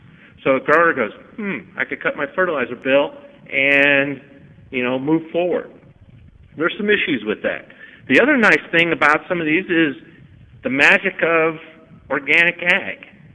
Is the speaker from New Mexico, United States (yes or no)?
no; Oregon, United States; I'm from Oregon. High rainfall year for us is 25 centimeters, so we're in a desert.